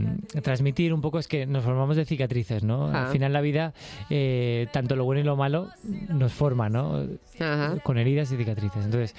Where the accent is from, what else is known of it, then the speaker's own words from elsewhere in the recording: Valencia, Valencian Community, Spain; Soy valenciano, me encanta Valencia y soy de allí, lógicamente, pero yo pienso que uno es de donde vive, ¿no?